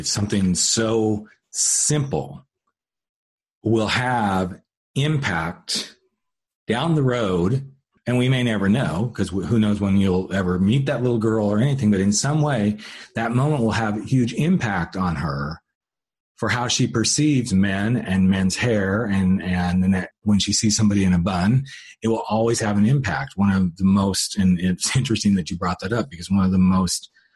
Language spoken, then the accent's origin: English; California, United States; now in Colorado, United States; It's like, well, Colorado, but born and raised in California.